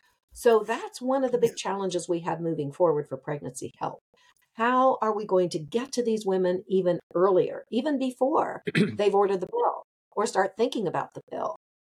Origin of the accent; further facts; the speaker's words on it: Ohio, United States; I'm from Ohio, for those of you who are listening who don't know that.